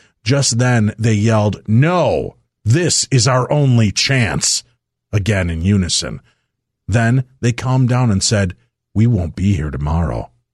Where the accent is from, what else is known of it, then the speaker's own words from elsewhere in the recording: Quebec, Canada; They lived in a cute little house about 15 minutes away from my hometown of the Isle Blizzard, Quebec.